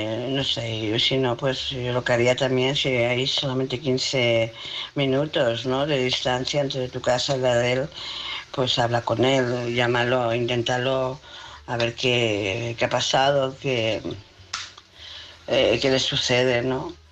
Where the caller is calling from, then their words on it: Barcelona, Catalonia, Spain; de Barcelona.